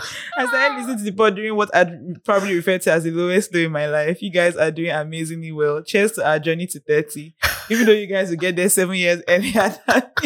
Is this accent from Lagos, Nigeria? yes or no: yes; Lagos, Nigeria; I'm from Lagos. I can't serve in Lagos and I don't want to leave the Southwest.